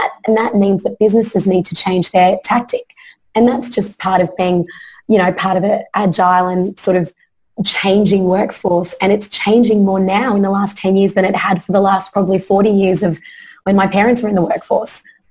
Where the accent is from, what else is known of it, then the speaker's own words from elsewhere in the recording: Australia; also born or lived in Philippines; I grew up in Australia, came from the Philippines. You know, my dad left from the Marcos regime over there in the 80s to bring up his kids in Australia.